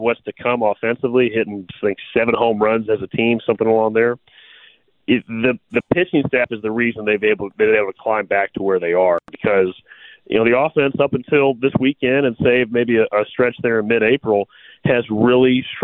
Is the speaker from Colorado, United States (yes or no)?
no; Atlanta, Georgia, United States; I'm born and raised in Atlanta.